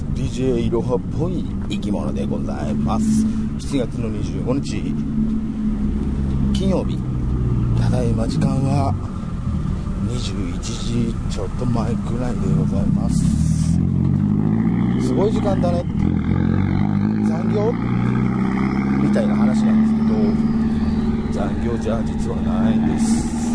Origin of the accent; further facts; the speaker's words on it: Osaka, Japan; うちの地元は住之江公園駅、住之江協定がすぐ近くにある協定会でいうの、協定しやってる方々のメッカと言われる、まあ、住之江公園駅が一番最寄りの駅なんですけれども